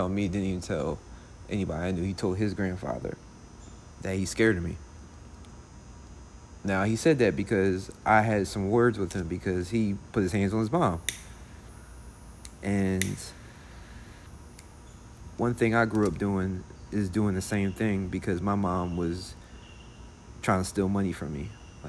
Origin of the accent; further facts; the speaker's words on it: Philadelphia, Pennsylvania, United States; Philadelphia.